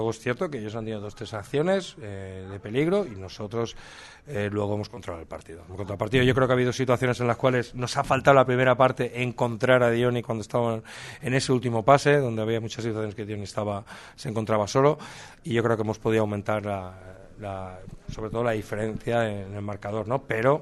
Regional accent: Castellón, Valencian Community, Spain; Yo soy de Castellón y este viaje aquí lo he hecho y sé lo que cuesta

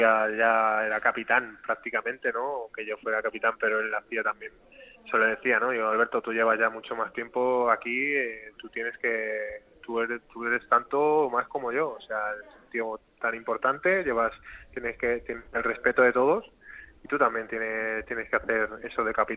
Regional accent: Madrid, Community of Madrid, Spain; now in Málaga, Spain; Salir de tu ciudad, como lo fue complicado en su momento, pero no tanto cuando salí de Madrid. Yo llevaba toda mi vida en Madrid, me vine aquí a Málaga

